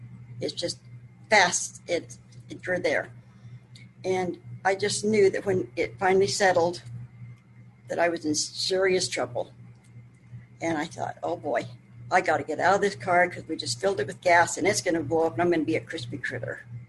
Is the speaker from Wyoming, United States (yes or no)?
yes; Wyoming, United States; also born or lived in Utah; But I am from Wyoming, and I grew up with a wonderful family.